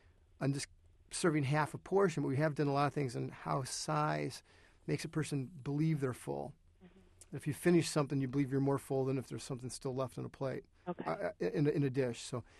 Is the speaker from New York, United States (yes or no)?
no; Iowa, United States; I was raised in Iowa in sort of farmland